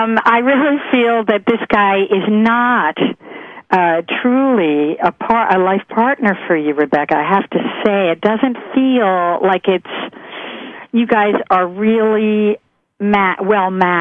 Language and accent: English; Philadelphia, Pennsylvania, United States; also born or lived in Jersey City / Hoboken; We're from the Philly area.